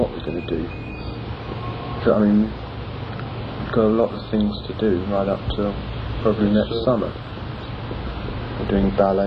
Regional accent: United States; As an American living in this country now, and being brought up in America

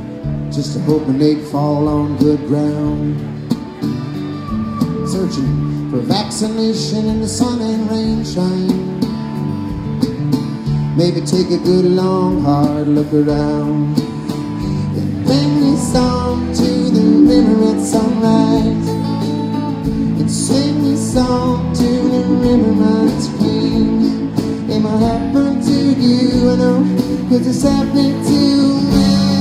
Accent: Syracuse, New York, United States; also born or lived in Boston; I kind of came up musically here in Boston many years back. And of course, I was raised in Syracuse, New York, and now I live out about 100 miles west of here, so I got all these hometowns

